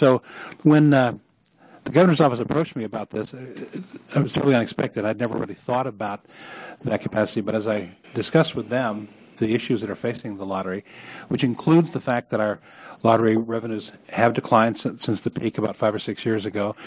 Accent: Oregon, United States; Well, I grew up in Oregon.

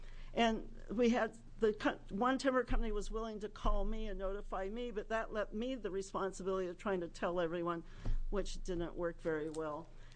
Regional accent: North Bend, Oregon, United States; now in Rockaway Beach, United States; I grew up on the Oregon coast, actually North Bend, near where Senator Roblin is from

